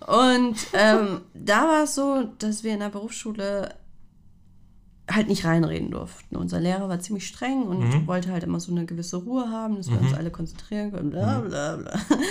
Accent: Northern Germany, Germany; Ich komme aus Norddeutschland.

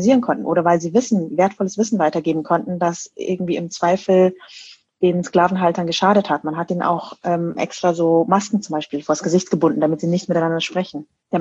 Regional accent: Bavaria, Germany; ich bin auch in Niederbayern groß geworden, super konservative Gegend, Kleinstadt.

